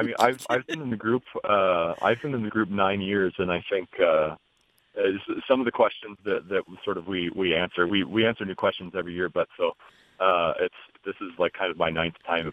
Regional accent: Council Bluffs, Iowa, United States; technically, I wasn't born there, but I lived most of my, I think I moved there in kindergarten, so I can say I'm from Council Bluffs, yeah.

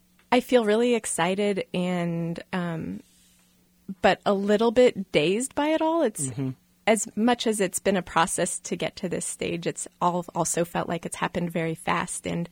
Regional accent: Kansas City, Missouri, United States; I'm from right here. I mean, I was actually born just a few blocks from this very location, so I am... Yeah, I'm Kansas City born and raised.

